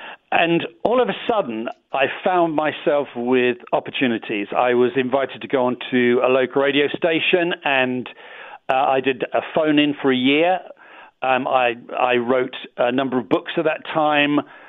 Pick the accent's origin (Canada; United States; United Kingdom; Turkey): United Kingdom; England; accent: English; I'm very English, so I hope my English accent works really well on your show, Peter.